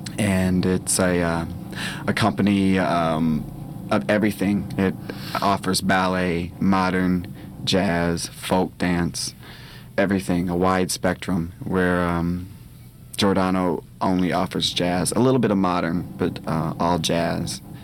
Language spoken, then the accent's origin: English; Kentucky, United States; accent: Southern; I'm originally from Kentucky. Grew up in the western part of Kentucky, right at the base of Indiana and Illinois.